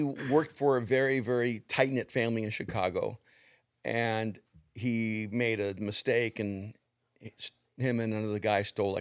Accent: San Salvador, El Salvador; I'm from El Salvador, small yep. little country in Central America, born in the capital, San Salvador. My address as a little boy was Calle de San Salvador.

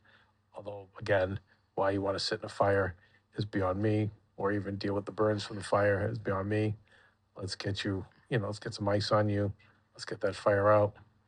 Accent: United States; I'm an American. I only know how to have opinions.

